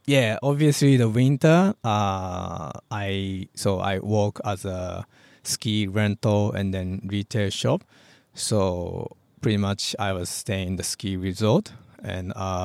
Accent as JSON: {"language": "English", "country": "Japan", "tie": "born or raised there", "also_born_or_lived": "Australia", "second_language": "English", "said": "So then after the Australia, when I decided to come back to Japan, I could go back to my hometown"}